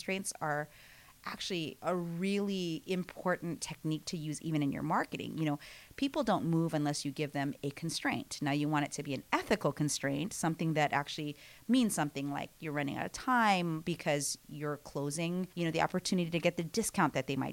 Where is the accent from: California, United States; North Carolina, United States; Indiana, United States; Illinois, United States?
California, United States; Bay Area; from the Bay Area